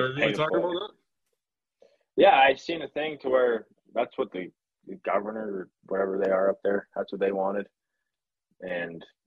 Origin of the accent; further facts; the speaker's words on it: United States; Nope, I'm an American.